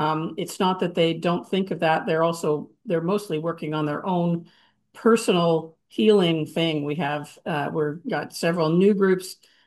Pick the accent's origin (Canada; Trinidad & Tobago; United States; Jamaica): Canada; I'm Canadian